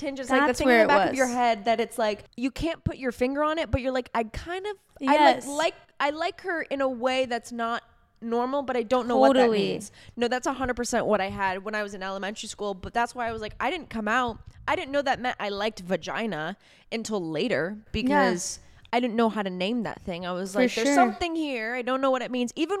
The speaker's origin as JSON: {"language": "English", "country": "United States", "said": "I'm an American. I'm not a lesbian. I'm from USA."}